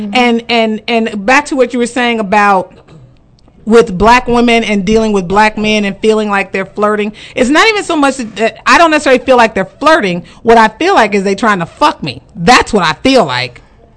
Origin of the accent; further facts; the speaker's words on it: Kansas City, United States; particularly with women in our age group growing up in Kansas City